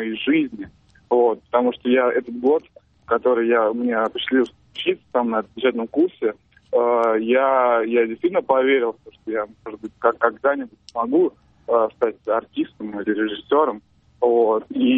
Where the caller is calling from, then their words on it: Saint Petersburg, Russia; Да, я из Петербурга звоню